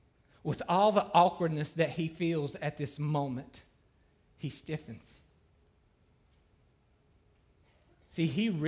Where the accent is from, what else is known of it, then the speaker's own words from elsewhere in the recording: Virginia, United States; I grew up in South Central Virginia around Smith Mountain Lake.